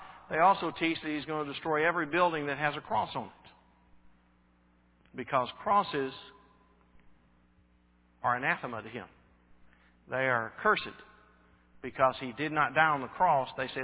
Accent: Texas, United States; Now, when I was growing up in East Texas, we said "washed."

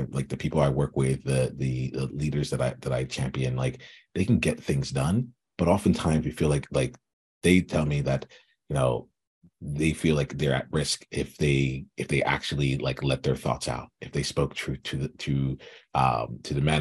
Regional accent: United States; I was born in America. So I grew up as honestly an African American, right?

